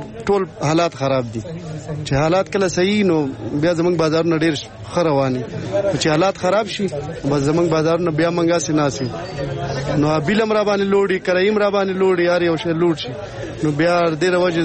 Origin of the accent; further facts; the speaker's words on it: Dir, Khyber Pakhtunkhwa, Pakistan; زه خو د دیر یم